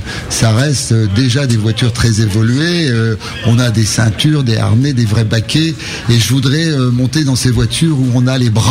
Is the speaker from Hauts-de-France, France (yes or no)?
yes; Compiègne, Hauts-de-France, France; Je suis de la région, en fait, je suis Picard.